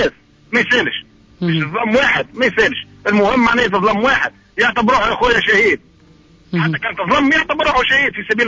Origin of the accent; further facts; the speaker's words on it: Tunisia; لأني أنا تونسي وولد تونس وخدمت 35 سنة في الدولة هذه في النظام